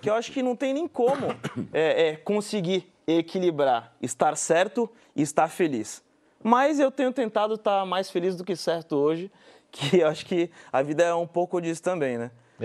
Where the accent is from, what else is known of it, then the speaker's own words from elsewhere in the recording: Guarujá, São Paulo, Brazil; Eu sou do Guarujá, litoral de São Paulo, de uma região que é bastante violenta e é bem menos flexível do que a capital, inclusive, né?